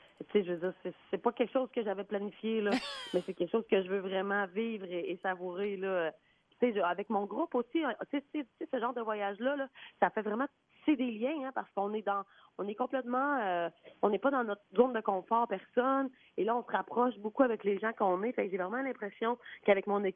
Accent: Quebec, Canada; je viens du Lac-Saint-Jean, puis aimez-moi.

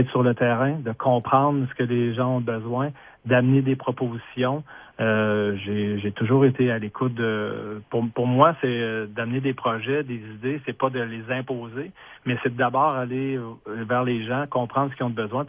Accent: Saint-Apollinaire, Quebec, Canada; je suis natif de Saint-Apollinaire, je connais bien le terrain

